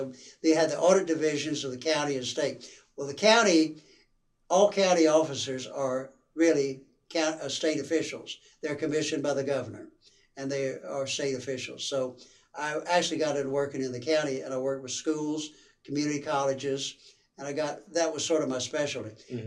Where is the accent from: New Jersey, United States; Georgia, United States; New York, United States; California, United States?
New Jersey, United States; Trenton; The young people that I grew up with in Trenton